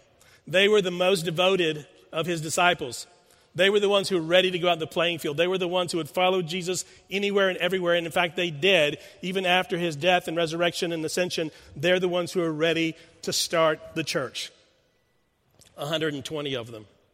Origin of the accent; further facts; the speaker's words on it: Houston, Texas, United States; I grew up in Houston, so it was the Houston Astros for me.